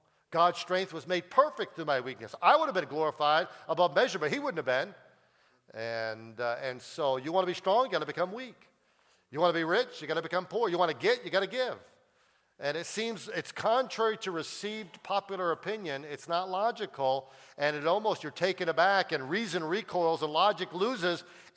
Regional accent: New England, United States; I'm from New England, and I know I don't want to stereotype all New Englanders

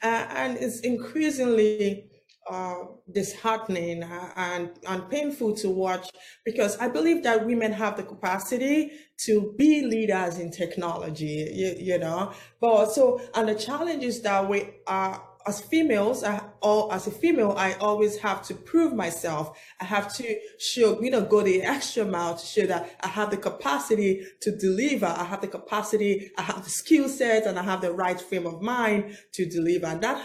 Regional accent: Nigeria; I was born and raised in Nigeria. Nigeria is a country in West Africa.

